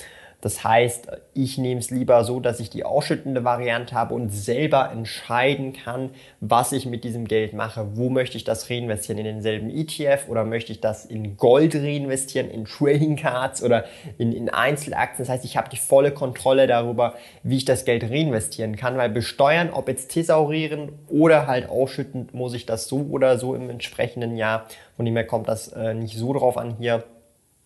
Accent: Switzerland; denn als Schweizer ist es vielleicht immer wieder interessant zu hören, wie ich das hier mache.

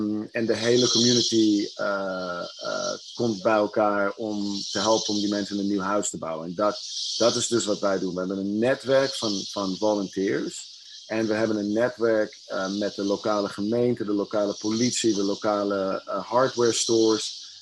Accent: Amsterdam, North Holland, Netherlands; Ik ben opgegroeid in Amsterdam. Geboren in de buurt van het concertgebouw. En later verhuisd naar Osdorp. Osdorp is het is de randstad van Amsterdam.

